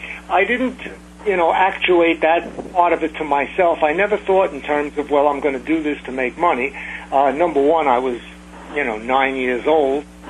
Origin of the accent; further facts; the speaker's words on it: Bronx, New York, United States; born there; I was born in the Bronx.